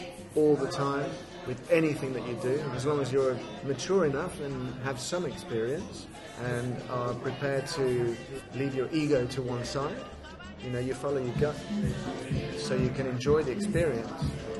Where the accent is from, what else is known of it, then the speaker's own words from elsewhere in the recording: Peru; now in London, United Kingdom; I'm Peruvian but I'm also a Londoner